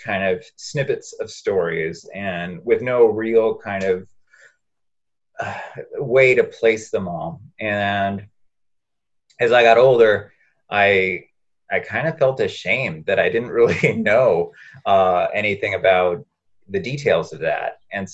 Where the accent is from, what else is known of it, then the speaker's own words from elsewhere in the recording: El Paso, Texas, United States; now in Boston, United States; as I'm now in Boston and I grew up in El Paso